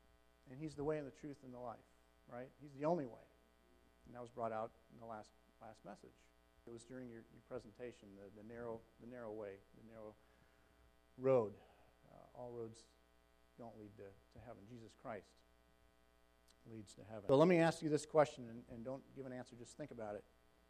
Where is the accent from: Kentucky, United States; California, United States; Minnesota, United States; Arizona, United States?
Minnesota, United States; We grew up in Minnesota, so we're familiar with the orange color.